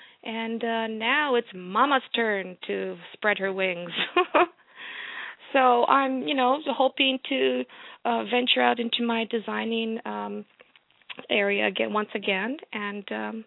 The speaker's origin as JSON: {"language": "English", "town": "Toronto", "region": "Ontario", "country": "Canada", "said": "I'm originally from Toronto. Well, we say Toronto, Ontario, and I now live just north of the city, about an hour's away."}